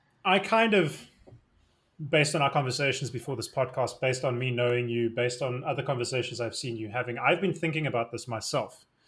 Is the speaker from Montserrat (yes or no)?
no; South Africa; I get the sense, as a South African, I get the sense that the Western sort of US, America, Canada, that side of the world